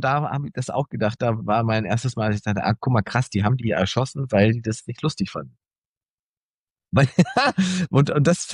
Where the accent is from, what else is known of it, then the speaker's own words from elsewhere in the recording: East Germany, Germany; born there; Ich bin ja im Osten geboren.